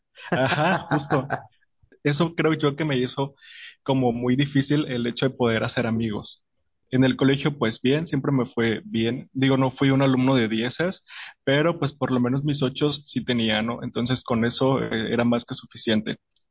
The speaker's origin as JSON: {"language": "Spanish", "town": "Monterrey", "region": "Nuevo León", "country": "Mexico", "tie": "born there", "said": "Te cuento que yo nací en Monterrey, en una familia pues muy normal, considero yo."}